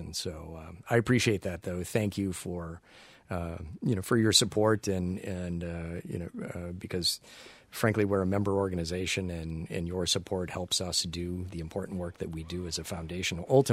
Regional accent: Illinois, United States; Pat, I'm from Illinois originally, too, so no worries.

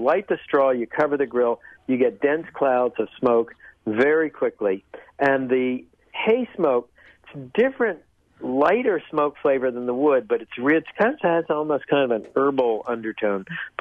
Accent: New England, United States; I'm a Yankee from New England.

